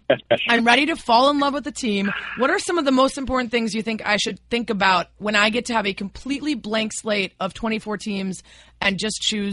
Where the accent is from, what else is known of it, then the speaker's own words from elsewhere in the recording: Chicago, Illinois, United States; I was a on and off again Cutler supporter in my hometown of Chicago for almost a decade.